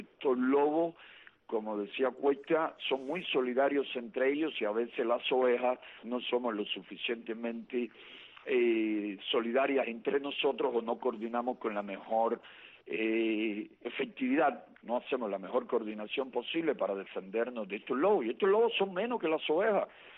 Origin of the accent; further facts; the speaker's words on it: Cuba; los cubanos que estamos a favor de los derechos humanos